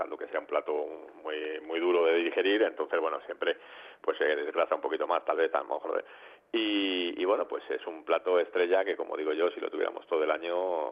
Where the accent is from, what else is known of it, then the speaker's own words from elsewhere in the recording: Madrid, Community of Madrid, Spain; also born or lived in Santander; yo nací en Santander, pero soy criado en Madrid desde que tenía 7 meses.